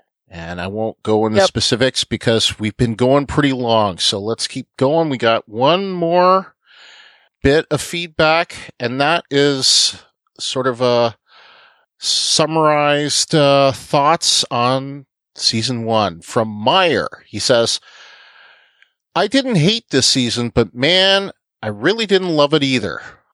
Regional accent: Cleveland, Ohio, United States; And I should say, since I'm from Cleveland, if we're not friends on Facebook, send me a friend request.

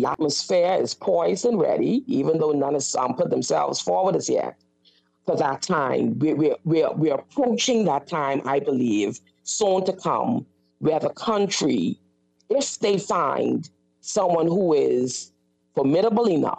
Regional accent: New Providence, Bahamas; born there; I am still a daughter of the soil. Even though I was born in New Providence, my grandparents hail from Water Key, Grand Bahama.

